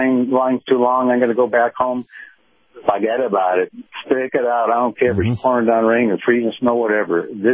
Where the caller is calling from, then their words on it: Clearwater, Florida, United States; Hey, Captain … from Clearwater.